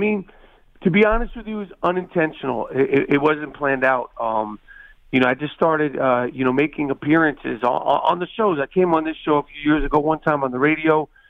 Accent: New York City, New York, United States; Well, you know, I grew up in New York City dreaming of being in the NBA.

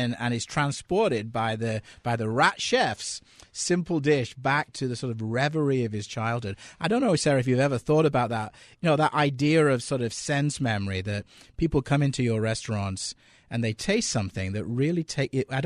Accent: North West England, United Kingdom; I grew up in Lancashire in the north of England

